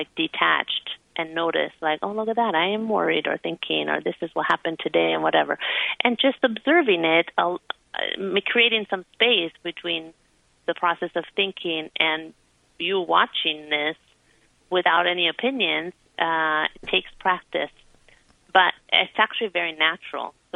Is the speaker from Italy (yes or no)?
yes; Italy; now in United States; You know, I grew up in Italy and then moved to the States.